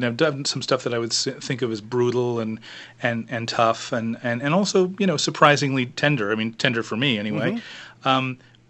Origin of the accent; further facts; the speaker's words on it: United States; Yeah, I'm an American, so I'm an equal opportunity hater.